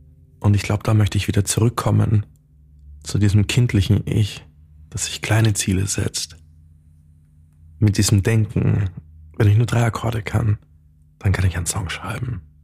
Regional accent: Vienna, Austria; das hier ist mein Podcast, den ich ins Leben rufe. Und kurz zu mir, ich bin 31 Jahre alt, ich komme aus Wien.

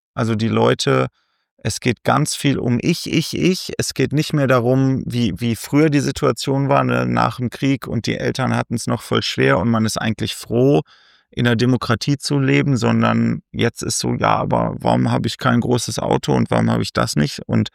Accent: Göttingen, Lower Saxony, Germany; Wir kommen ja eigentlich alle aus Göttingen. Das war ein sehr behüteter Raum, was Rechtsextremismus angeht. Ich bin aufgewachsen mit bunten Haaren und sonst was als Jugendlicher

